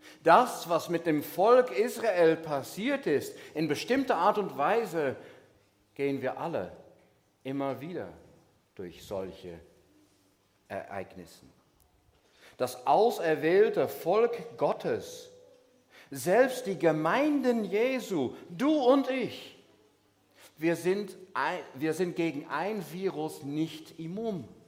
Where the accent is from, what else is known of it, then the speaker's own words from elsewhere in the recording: Hamburg, Germany; Oder ich komme ja aus Hamburg